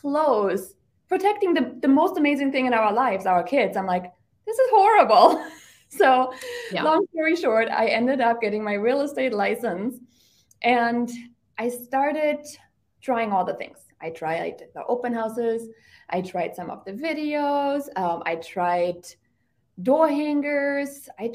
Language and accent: English; Germany; moved away; I was born and raised in Germany.